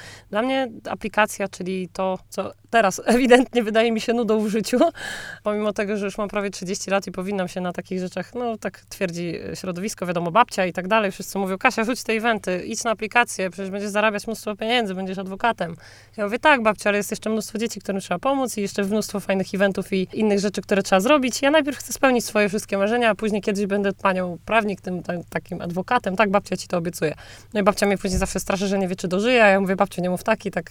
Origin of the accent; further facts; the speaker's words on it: Podlaskie Voivodeship, Poland; Ja do rady adwokackiej jestem u siebie w Białymstoku, bo akurat moje miasto rodzinne należy pod Białystok